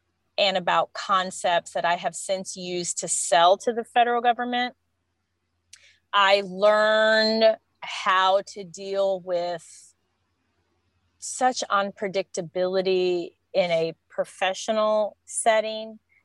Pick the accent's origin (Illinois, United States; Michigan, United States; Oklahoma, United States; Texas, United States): Michigan, United States; now in Miami, United States; I'm a Midwesterner. I'm originally from the west side of Michigan. So I have that kind of Midwest vibe